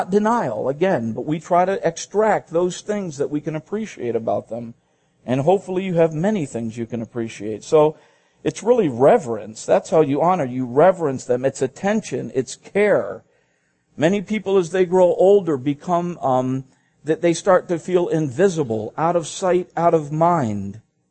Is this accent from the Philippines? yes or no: yes; Philippines; Where I grew up in the Philippine Islands, the respect for parents is off the charts.